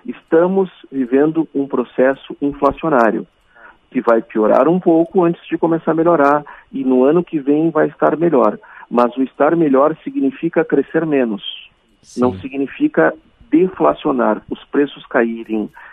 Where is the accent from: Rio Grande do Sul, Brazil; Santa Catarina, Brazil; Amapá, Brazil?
Rio Grande do Sul, Brazil; Quaraí; born there; quando eu era criança, eu morava no interior, eu nasci em Quaraí